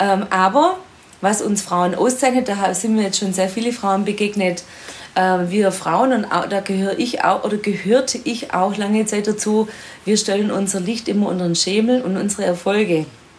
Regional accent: Baden-Württemberg, Germany; im Sportkreis Ostalb, also meiner alten Heimat im Schwäbischen in der Nähe von Stuttgart.

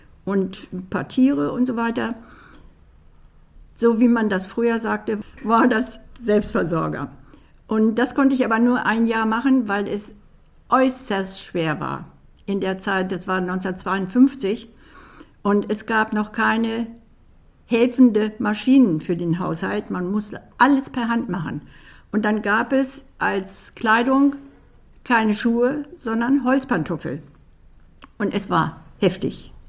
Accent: Dorfmark, Lower Saxony, Germany; born there; denn ich bin ja in Dorfmark geboren

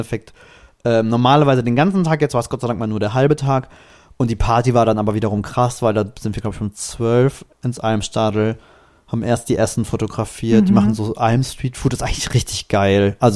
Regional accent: Mexico; Ich bin ja doch Mexikaner.

